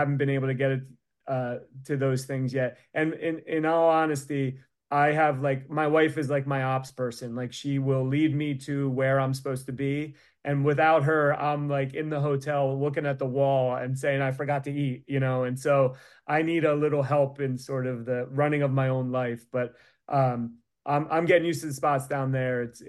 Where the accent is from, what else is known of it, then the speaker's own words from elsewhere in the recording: Philadelphia, Pennsylvania, United States; Yeah, I'm from the Philly area, and I should love